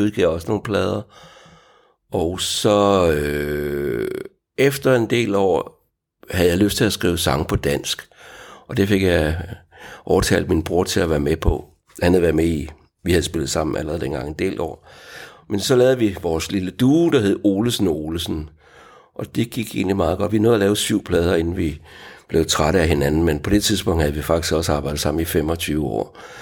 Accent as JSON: {"language": "Danish", "town": "Vejle", "region": "Region of Southern Denmark", "country": "Denmark", "tie": "born or raised there", "said": "Det startede i Jylland, i Vejle, hvor jeg voksede op"}